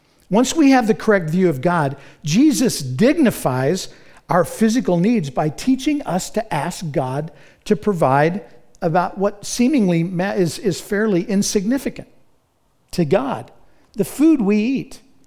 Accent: United States; I'm an American Christian. I have a good job.

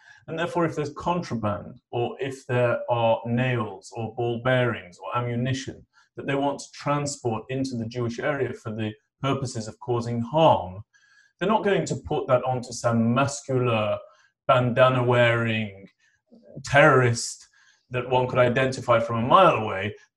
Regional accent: United Kingdom; I remember, Mark, growing up in the United Kingdom

